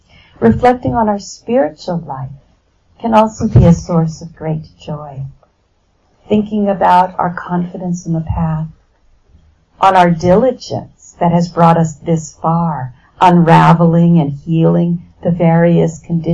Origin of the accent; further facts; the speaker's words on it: California, United States; I come from California. It's a very long flight.